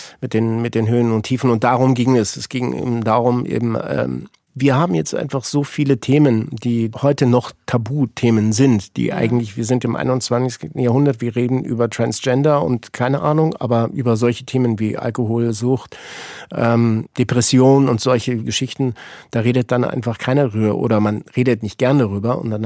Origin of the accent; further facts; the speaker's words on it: Ticino, Switzerland; ich bin ja in Tessin geboren, am Lago di Lugano. Ich bin tatsächlich Tessiner. Und das ist wirklich meine Heimat.